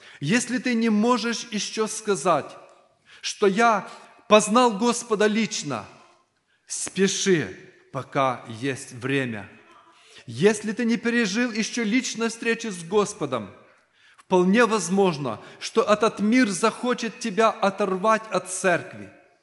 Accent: Dubno, Rivne Oblast, Ukraine; now in United States; Я сам також из Рівенської області, город Дубно. Но в Америке я уже вместе с своей семьей, мы живем 14 лет

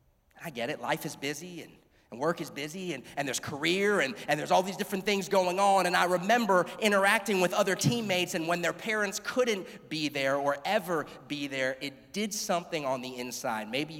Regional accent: Florida, United States; I grew up here in South Florida. I'm a South Florida boy, born and raised.

